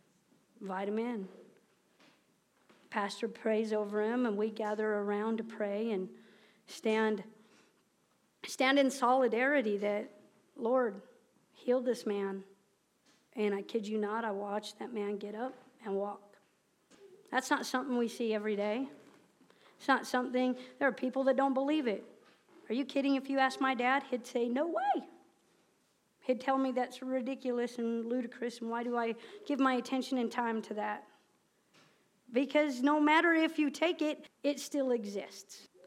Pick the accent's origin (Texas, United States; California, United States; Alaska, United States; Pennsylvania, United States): California, United States; Antioch; It was a small little church where I grew up in Antioch, California